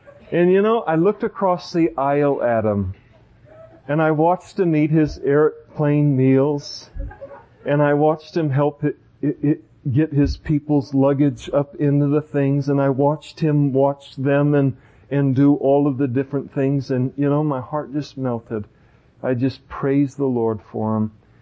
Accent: Napa, California, United States; now in Modesto, United States; out that my family is from Napa, and I worked for years in Napa, grew up in Napa, and my wife was born and raised in Napa

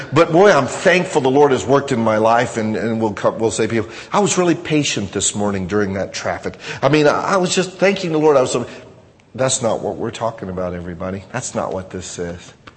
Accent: United States; Well, wait a minute, I'm an American.

